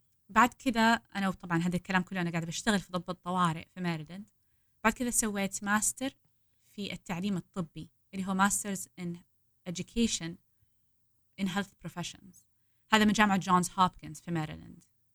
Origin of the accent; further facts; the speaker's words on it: Jeddah, Makkah Province, Saudi Arabia; moved away as an adult; now in Baltimore, United States; أنا من جدة، تولدت وتربيت في جدة ورحت جامعة الملك عبد العزيز كلية الطب، تخرجت من فترة. بعد ما تخرجت اشتغلت شوية في الطب في السعودية